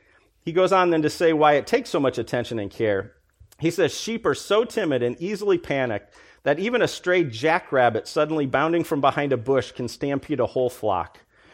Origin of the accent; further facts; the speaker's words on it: Iowa, United States; You know, and I grew up in Iowa, so I grew up with a lot of farmers. Most of my best friends, all of my relatives were still farmers.